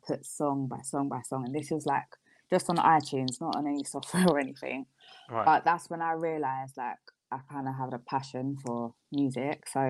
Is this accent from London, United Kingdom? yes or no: yes; London, United Kingdom; I am from South London